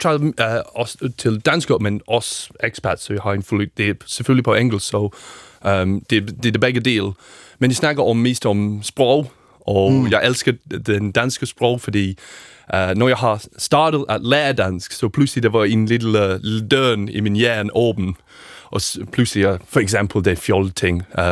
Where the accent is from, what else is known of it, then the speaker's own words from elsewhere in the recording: United Kingdom; Danish is a second language; now in Denmark; Og jeg kommer fra Storbritannien